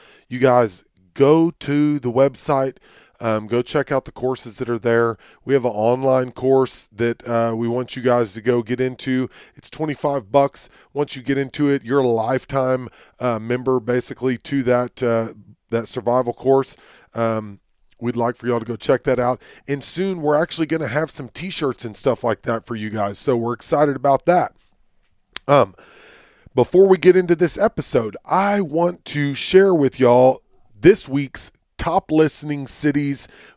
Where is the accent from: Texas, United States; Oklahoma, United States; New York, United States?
Texas, United States; Austin; is my hometown where I grew up here in Austin, Texas.